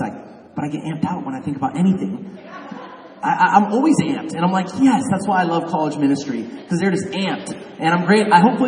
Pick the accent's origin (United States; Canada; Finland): United States; California; I'm 33 years old. I was raised in South Orange County.